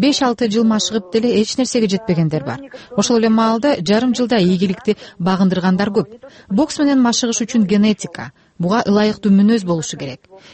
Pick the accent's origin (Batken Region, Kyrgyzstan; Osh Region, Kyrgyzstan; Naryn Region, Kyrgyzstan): Osh Region, Kyrgyzstan; Osh; now in Moscow, Russia; Мен 9 жыл мурда Оштон көчүп кеткенибизде менден кеткин келеби деп эч ким сураган деле эмес.